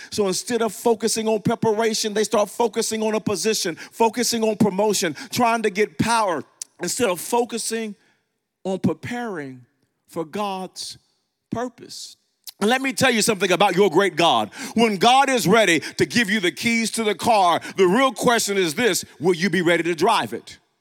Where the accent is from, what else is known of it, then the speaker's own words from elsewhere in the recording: Wewoka, Oklahoma, United States; When I was a kid, growing up in Wewoka, Oklahoma, 8, 9, 10 years old